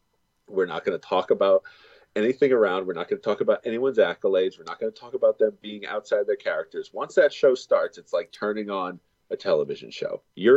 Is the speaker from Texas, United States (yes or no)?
no; Boston, Massachusetts, United States; I'm from fucking Boston. I'm a chef and a wrestler.